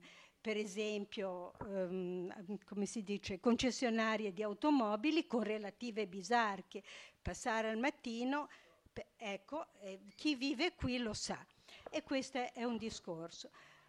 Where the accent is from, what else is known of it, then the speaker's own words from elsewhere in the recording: Montesignano, Liguria, Italy; now in Genoa, Italy; sono di Montesignano, di cui nessuno mai parla.